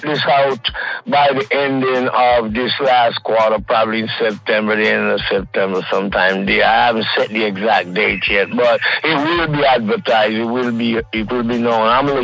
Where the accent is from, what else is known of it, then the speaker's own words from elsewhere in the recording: Jamaica; as a Jamaican, to be honest with you